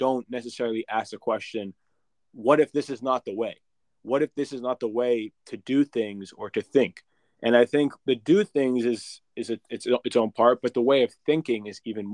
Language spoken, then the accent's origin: English; New York, United States; I grew up outside New York City in a very similar area to where you grew up in London